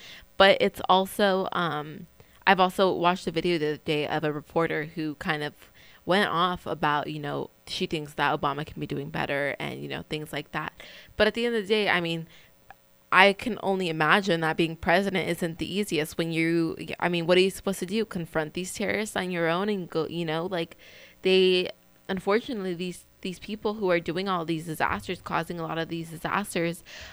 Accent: Mexico; I mean, I'm from Mexico

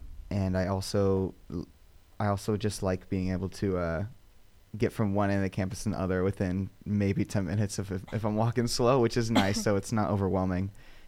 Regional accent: Pleasanton, California, United States; I'm from Pleasanton, California, which is about an hour and a half away. It's a really quiet little town. No one's really heard of it.

